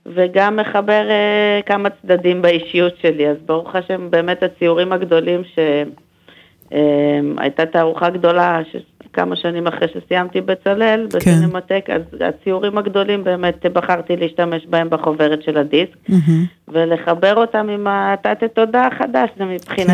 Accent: Jerusalem, Jerusalem District, Israel; קודם כל אני ירושלמית בדם ובנפש. למרות שעזבתי את ירושלים המון פעמים, באמת המון המון אינספור פעמים וחזרתי

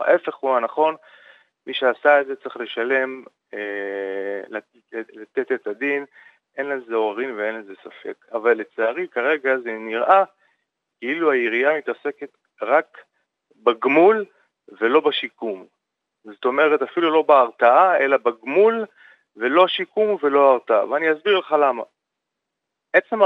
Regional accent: Bnei Brak, Tel Aviv District, Israel; אני יליד בני ברק, משפחתי מושרשת חזק מאוד בבני ברק, אני למעלה מ-40 שנה מכיר את בני ברק לפני ולפנים

